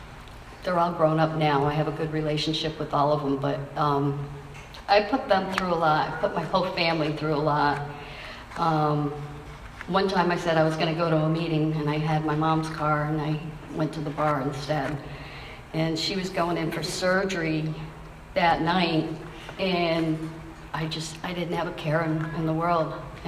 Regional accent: Connecticut, United States; moved away as an adult; I came from Connecticut, Karen, as well. I moved down here in 2014

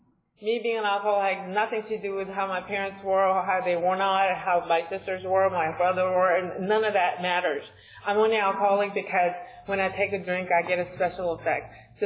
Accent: Seoul, South Korea; And I grew up in Seoul, Korea, and my parents still live there.

